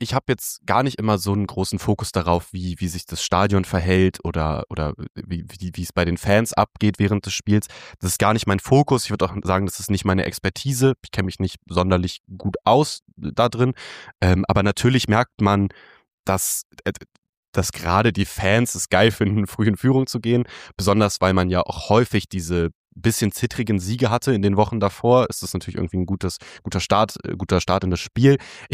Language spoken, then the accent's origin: German; Hildesheim, Lower Saxony, Germany; now in Berlin, Germany; Also ich bin hier in Berlin so, das ist anbindungstechnisch total okay. So aus meiner Heimat Hildesheim, das bei Hannover